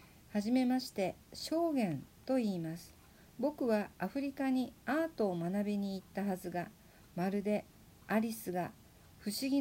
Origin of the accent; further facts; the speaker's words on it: Kyoto, Japan; born there; 28歳の6月のことでした。僕は1986年に京都で生まれました。